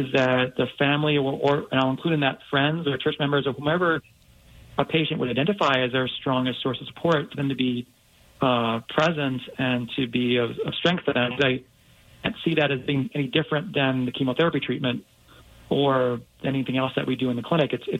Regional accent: New York, United States; when I was growing up in New York

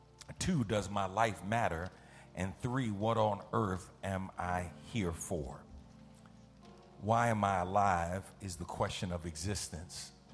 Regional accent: New York City, New York, United States; Now, I grew up in New York City, but I grew up in the Jacob Riis Housing Projects, 465 East 10th Street, apartment 13H, 10009, right? Right off of FDR Drive.

